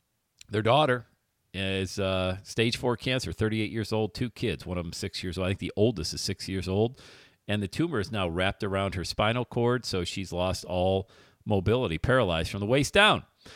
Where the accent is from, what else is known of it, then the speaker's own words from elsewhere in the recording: Buffalo, New York, United States; because I'm from Buffalo, and it talks about the four Super Bowls that the Bills lost in a row.